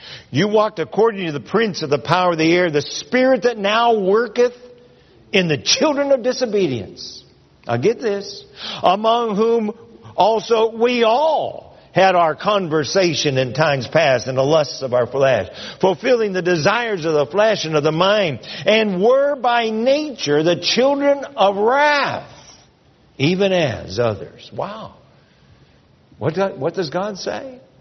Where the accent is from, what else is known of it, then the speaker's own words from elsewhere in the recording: Ohio, United States; born there; also born or lived in Pennsylvania; now when I go back to Ohio and Pennsylvania, where I was actually born, they say, where are you from?